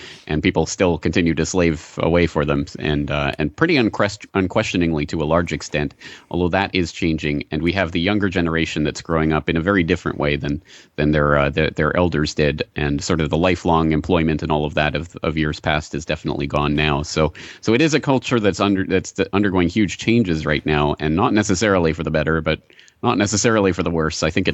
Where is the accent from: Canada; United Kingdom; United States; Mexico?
Canada; I am Canadian, but I've become a bit of a wussy for the last 9 years, 10 years here.